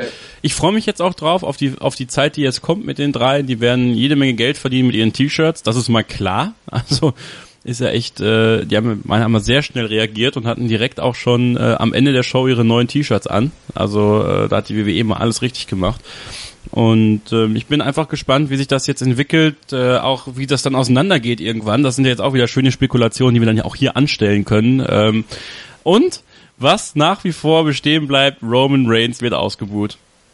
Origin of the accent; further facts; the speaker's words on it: Borken, North Rhine-Westphalia, Germany; in Borken, in meiner Heimatstadt.